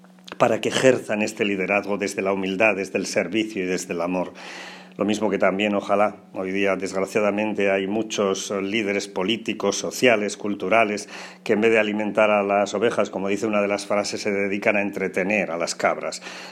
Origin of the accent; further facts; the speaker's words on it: Porcuna, Andalusia, Spain; En mi pueblo de Porcuna también hay una famosa ermita y romería de San Marcos.